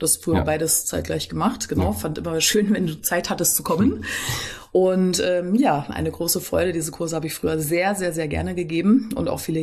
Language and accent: German; Fulda, Hesse, Germany; born there; ich bin hier in Fulda geboren. War dann mal zeitweise weg, aber bin wieder wie viele Fuldaer zurückgekommen in die schöne Rhön. Und bin auch gerne hier.